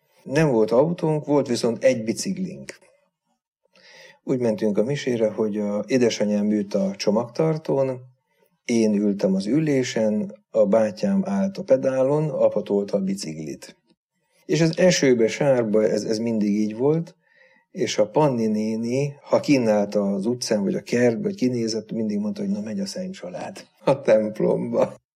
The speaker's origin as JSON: {"language": "Hungarian", "town": "Vác", "region": "Pest", "country": "Hungary", "tie": "born or raised there", "said": "Vácon a Kőkapu általános iskolába jártam."}